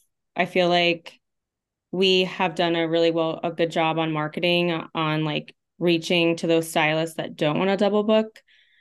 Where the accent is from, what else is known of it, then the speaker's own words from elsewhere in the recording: Vermont, United States; moved away as an adult; also born or lived in Italy / Georgia, United States; So I am originally was born and raised in Vermont, actually. And I got married really young and moved to Italy with my husband for 3 years. And then moved back to Georgia.